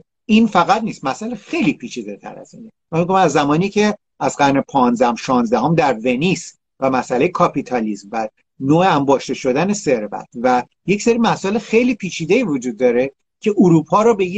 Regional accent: Iran; فکر میکنم خیلی مهمه که ما به عنوان یک ایرانی هویت خودمون رو داشته باشیم

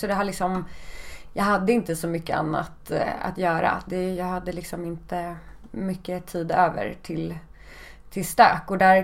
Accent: Haninge, Stockholm County, Sweden; Jag är från Stockholm. Mm. Ja, jag är uppvuxen i Haninge.

